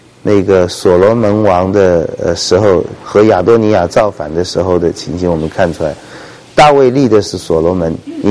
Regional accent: China; 如从我们中国人喜欢儿女来讲的话，我们也懂这句话

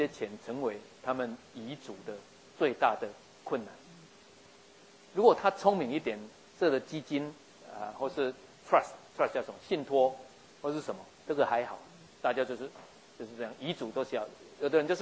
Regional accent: Changhua County, Taiwan; 我最近跟我孩子回来，我们带他们到彰化的坟墓去看我爸爸的墓地，那也就带他们去看我们的老家

